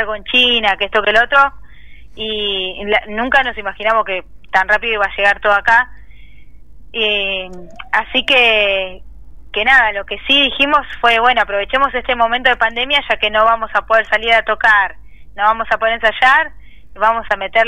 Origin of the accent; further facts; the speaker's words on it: Buenos Aires, Argentina; porque nosotras somos de Mataderos